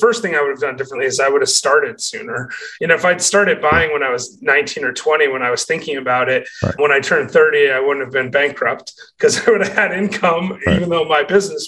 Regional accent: Michigan, United States; And again, it comes to, I'm from Michigan, so I know the market better.

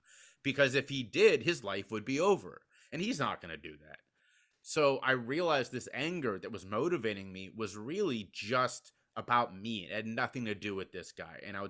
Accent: Cincinnati, Ohio, United States; a very well-known and respected speaking opportunity in my hometown of Cincinnati, Ohio.

